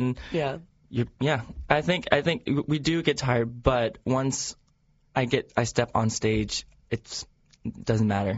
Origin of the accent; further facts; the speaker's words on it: the South, United States; Yeah, I'm Southerner. Going back to Atlanta to spend some time with my family